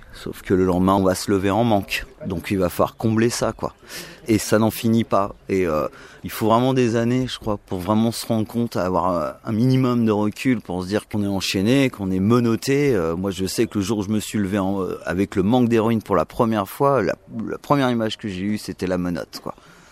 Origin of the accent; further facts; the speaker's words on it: Nantes, Pays de la Loire, France; à Nantes, parce que je suis de Nantes.